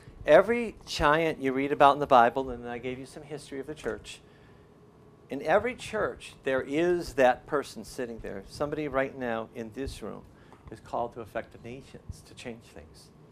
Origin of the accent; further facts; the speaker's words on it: United States; they're ridiculous for me, and I'm from America.